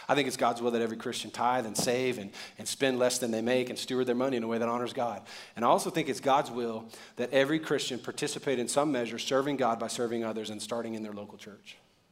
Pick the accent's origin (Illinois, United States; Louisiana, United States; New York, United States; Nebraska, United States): Louisiana, United States; New Orleans; I'm from New Orleans. I'm allergic to cold, everybody. Who dat?